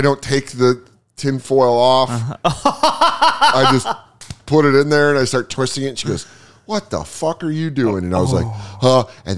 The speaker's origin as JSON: {"language": "English", "region": "Colorado", "country": "United States", "lives_now": "New York, United States", "said": "Because I'm still from Colorado, so I'm like, this guy is gay."}